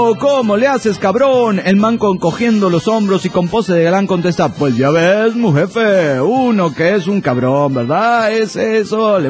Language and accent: Spanish; Juliaca, Puno, Peru; Soy el bohemio de Juliaca, Perú.